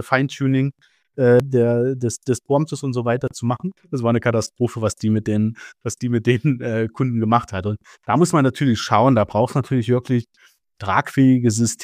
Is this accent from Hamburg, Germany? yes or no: no; Saxony-Anhalt, Germany; ich komme aus Sachsen-Anhalt, das ist sehr in der Nähe, also 30 Kilometer von Leipzig entfernt.